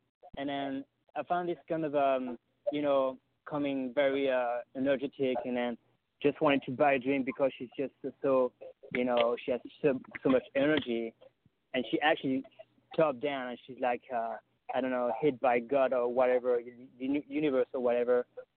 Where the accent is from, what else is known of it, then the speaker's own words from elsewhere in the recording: France; English is a second language; moved away as an adult; also born or lived in Berlin, Germany / London, United Kingdom; now in Los Angeles, United States; I'm from France originally. Grew up in France, and I lived 3 years in Berlin, 1 year in London, and here I am now in Los Angeles, California